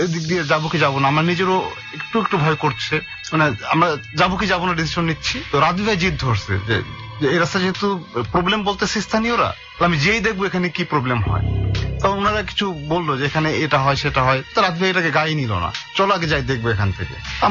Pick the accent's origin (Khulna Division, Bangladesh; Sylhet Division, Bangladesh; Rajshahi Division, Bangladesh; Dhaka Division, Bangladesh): Khulna Division, Bangladesh; Khulna; আমার গ্রামের বাড়ি খুলনাতে